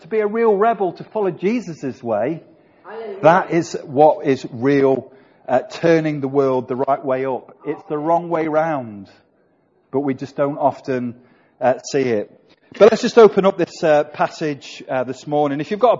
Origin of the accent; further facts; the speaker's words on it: United Kingdom; Tea used to be our favourite drink as British, but it's not now, it's coffee.